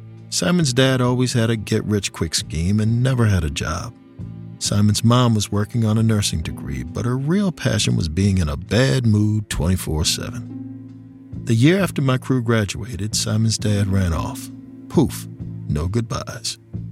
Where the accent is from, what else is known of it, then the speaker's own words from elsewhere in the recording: Annapolis, Maryland, United States; There's a group of guys I grew up with in Annapolis. None of us had it easy.